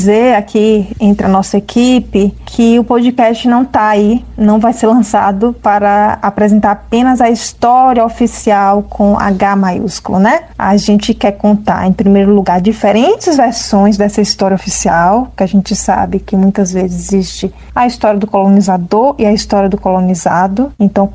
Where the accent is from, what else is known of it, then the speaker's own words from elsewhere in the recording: Bonfim, Brazil; nós somos de Bonfim, então o programa surgiu para falar sobre a nossa cidade